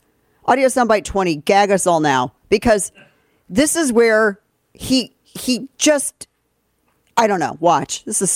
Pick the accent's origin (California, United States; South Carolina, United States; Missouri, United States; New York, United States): Missouri, United States; St. Louis; I know nothing about football, nothing, because I came from St. Louis, okay? St. Louis is a baseball town.